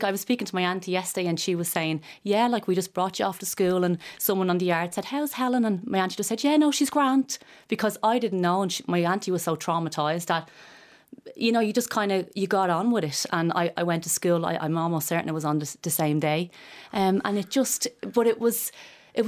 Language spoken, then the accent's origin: English; Dublin, Leinster, Ireland; I live in Coolock. I'm originally from Drimnagh and Tallaght